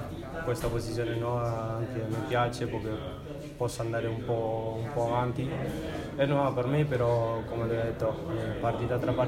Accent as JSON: {"language": "Italian", "country": "Argentina", "second_language": "Italian", "moved": "as an adult", "lives_now": "Italy", "said": "È arrivato da Argentina, io in Argentina non giocavo, qua mi hanno preso"}